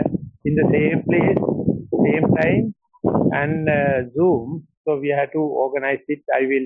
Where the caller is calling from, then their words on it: Anuradhapura, North Central Province, Sri Lanka; I am speaking from Anuradhapura, and that is a completely fresh new meditation center which is having enough room for 10 monks.